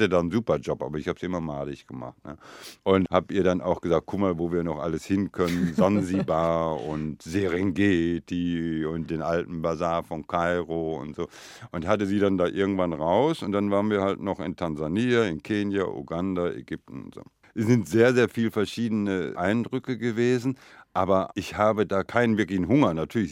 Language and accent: German; Itter, Hesse, Germany; born there; ich war jetzt mal in Dorf Itter in Hessen, wo ich geboren bin. Ich besuche auch öfters meine Mutter in Ostwestfalen.